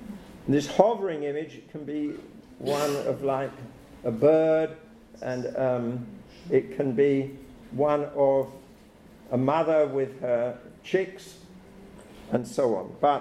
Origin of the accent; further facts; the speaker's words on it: Brighton, South East England, United Kingdom; in Brighton, England, my hometown, in 1991.